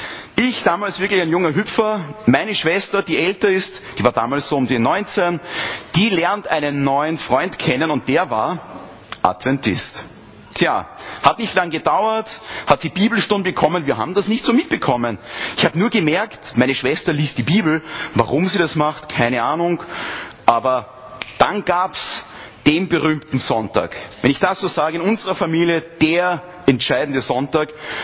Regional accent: Lower Austria, Austria; wir hatten dann in unserem Dorf, wo ich her bin, ich komme aus Niederösterreich, 300 Einwohner, großes Dorf, groß ist übertrieben, wirklich mini, wo jeder jeden kennt.

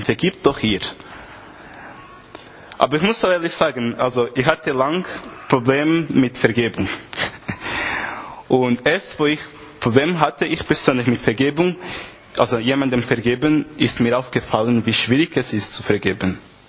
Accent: Portugal; German is a second language; Und bei uns in Portugal, also ich komme aus Portugal, wie auch alle wissen, dort gibt es sehr, sehr große Wellen.

